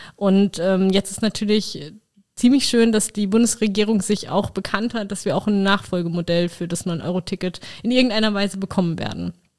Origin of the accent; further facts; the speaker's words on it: Bielefeld, North Rhine-Westphalia, Germany; now in Landau, Germany; Ursprünglich komme ich aber aus Bielefeld.